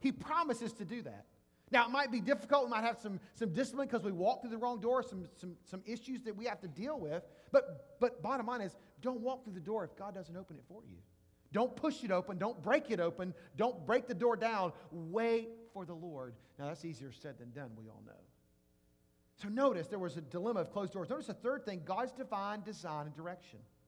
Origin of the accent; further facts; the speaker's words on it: Jackson, United States; I'm a city boy. I'd been to the country a time or two, but I was raised in Jackson, a city boy.